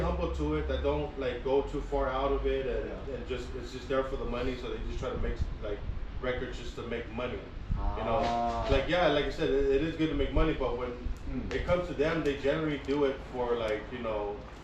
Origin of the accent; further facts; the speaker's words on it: California, United States; I'm right here from the Valley. Born and raised.